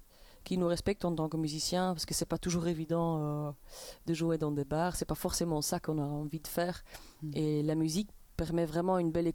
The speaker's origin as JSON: {"language": "French", "town": "Brussels", "region": "Brussels-Capital Region", "country": "Belgium", "said": "Ben, on vient de Bruxelles, oui."}